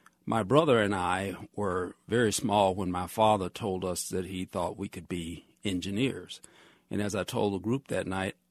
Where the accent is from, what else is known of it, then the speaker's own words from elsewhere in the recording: Birmingham, Alabama, United States; When I was growing up in Birmingham, from my grandparents' home to my home was about 1 mile on one street, along one street called Center Street in what we call Titusville area of Birmingham.